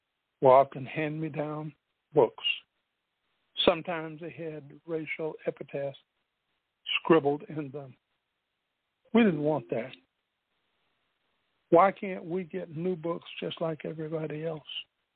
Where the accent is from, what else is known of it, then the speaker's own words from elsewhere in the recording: Spartanburg, South Carolina, United States; born there; That's why I was born in the Spartanburg General Colored Hospital, because they weren't going to spend the same on it as they did any other.